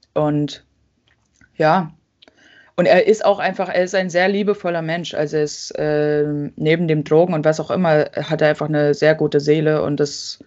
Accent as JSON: {"language": "German", "region": "East Germany", "country": "Germany", "tie": "born or raised there", "said": "ich bin eigentlich ziemlich behütet aufgewachsen. Also wir sind in so einem Dorf aufgewachsen in Ostdeutschland, bei Leipzig ungefähr, also so eine Stunde von Leipzig entfernt."}